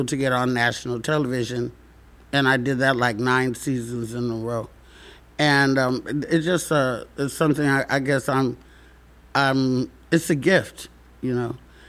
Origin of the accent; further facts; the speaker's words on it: Arkansas, United States; I got 7 brothers and sisters. We're from Arkansas.